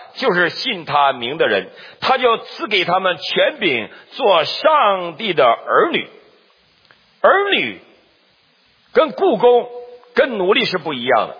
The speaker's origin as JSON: {"language": "Chinese", "country": "China", "said": "那我中国人就无功不受禄嘛，我就拒绝不要。"}